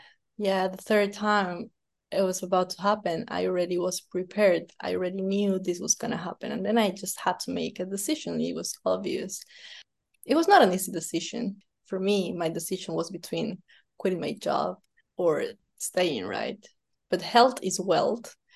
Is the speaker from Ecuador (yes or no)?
yes; Ecuador; English is a second language; I don't think that's going to be that easy because I am from Ecuador.